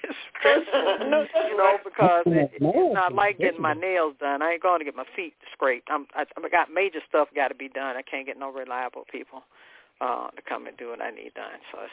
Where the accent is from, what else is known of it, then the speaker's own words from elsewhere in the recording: Florida, United States; But I want to go back to my home state. I don't want to be here in Georgia. I don't like Georgia.